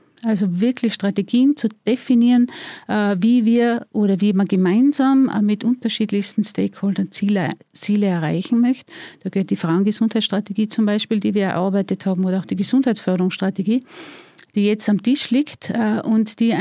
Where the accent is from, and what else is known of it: Tyrol, Austria